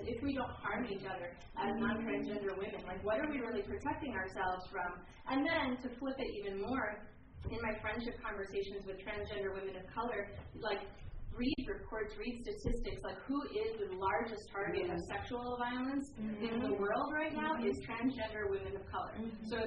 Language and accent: English; New York, United States; I'm from the New York area